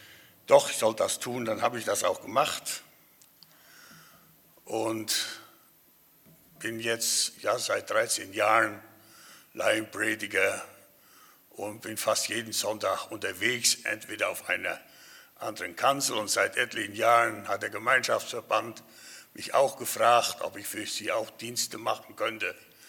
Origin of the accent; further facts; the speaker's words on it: Hilchenbach, North Rhine-Westphalia, Germany; Ich komme aus Hilchenbach, bin 75 Jahre alt.